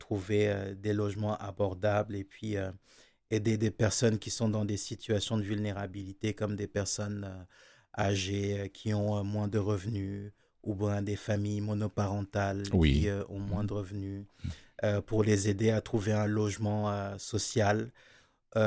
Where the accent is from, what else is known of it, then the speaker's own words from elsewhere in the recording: Senegal; first language Wolof; French is a second language; dans ma langue natale, je suis originaire du Sénégal, le Wolof.